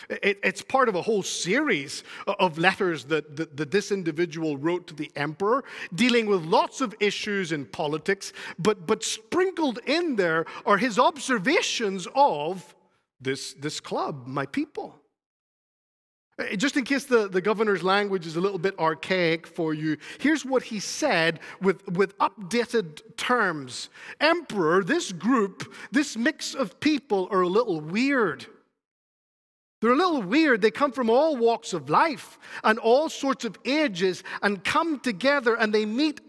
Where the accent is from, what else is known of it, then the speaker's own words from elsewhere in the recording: Spain; moved away; also born or lived in Northern Ireland / Scotland; I grew up in Spain. That captures them. I moved to Northern Ireland. That captures them. I went to college in Scotland.